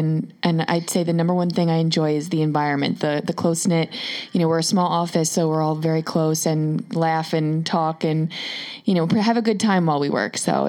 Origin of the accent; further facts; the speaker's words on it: Yorktown Heights, New York, United States; now in Chappaqua, United States; I do. Yes. I live in Chappaqua. I'm from Yorktown Heights. So and now I live in Chappaqua. So I'm very local.